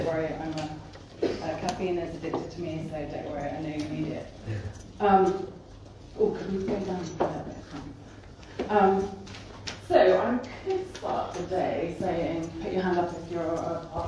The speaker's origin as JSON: {"language": "English", "region": "South of England", "country": "United Kingdom", "said": "I'm from the South, but I have been exiled to the Midlands, so I love coming down, down south."}